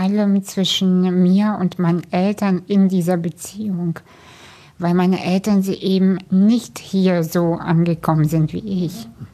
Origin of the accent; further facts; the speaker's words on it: Kazakhstan; now in Germany; ich komme aus einer Arbeiterfamilie, wir sind aus Kasachstan emigriert.